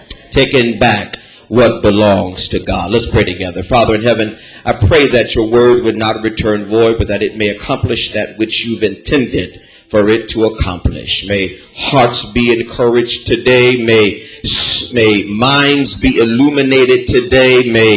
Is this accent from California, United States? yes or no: yes; Los Angeles, California, United States; Listen, where I'm from. I'm from Los Angeles. It's where Hollywood is.